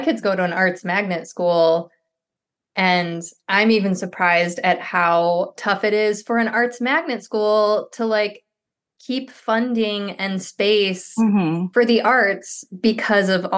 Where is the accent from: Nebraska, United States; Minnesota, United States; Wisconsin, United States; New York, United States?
New York, United States; I'm from New York State too. So just that kind of Northeast connection for sure.